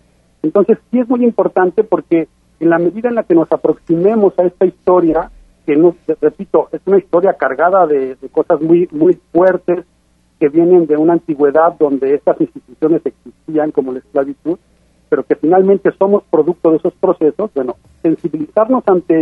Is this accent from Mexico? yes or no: yes; Mexico